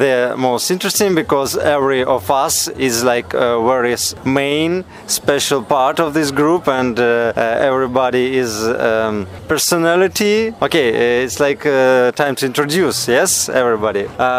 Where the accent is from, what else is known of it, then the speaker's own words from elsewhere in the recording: Odesa, Odesa Oblast, Ukraine; English is a second language; we are guys from Ukraine, from the one of the most special cities, Odessa.